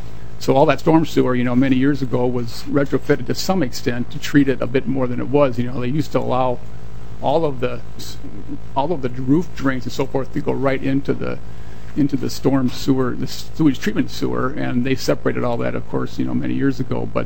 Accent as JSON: {"language": "English", "region": "Minnesota", "country": "United States", "tie": "born or raised there", "lives_now": "St. Paul, United States", "said": "I grew up in Morrison County in central Minnesota on this farm, and I live currently in St. Paul on an old city street."}